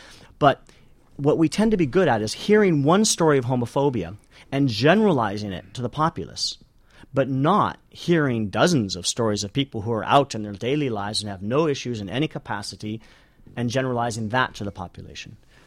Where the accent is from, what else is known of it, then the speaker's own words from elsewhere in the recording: United States; although I'm American